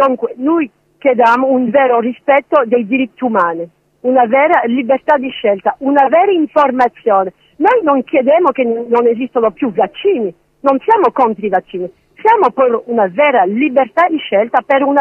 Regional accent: France; vengo dalla Francia, oggi sono venuto in Italia

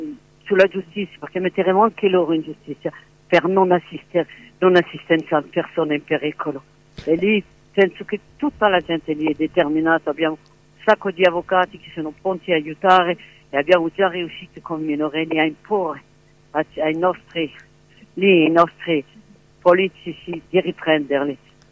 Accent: Nice, Provence-Alpes-Côte d'Azur, France; Italian is a second language; Io sono di Nizza

